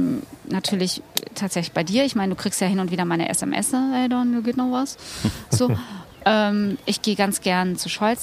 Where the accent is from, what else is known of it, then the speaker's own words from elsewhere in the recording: North Rhine-Westphalia, Germany; Blagen ist übrigens kein Schimpfwort, da wo ich herkomme, ist das. So die Kinder.